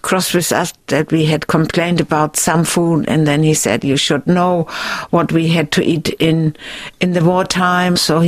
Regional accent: Schleswig-Holstein, Germany; It is green. It is fairly flat. I come from the very north, nearly Denmark. The Baltic Sea is very close, so I still love the water.

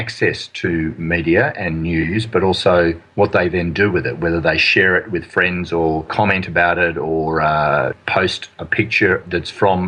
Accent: Australia; That's something that wouldn't have occurred to me as an Australian.

